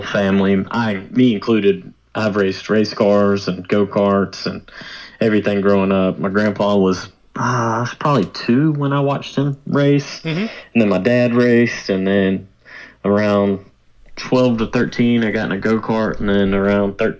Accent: Georgia, United States; Oh, no, I race. I'm from Georgia.

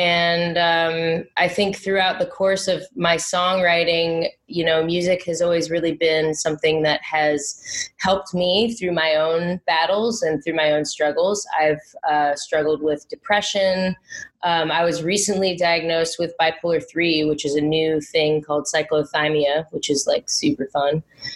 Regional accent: Chicago, Illinois, United States; Sure. I grew up in Chicago.

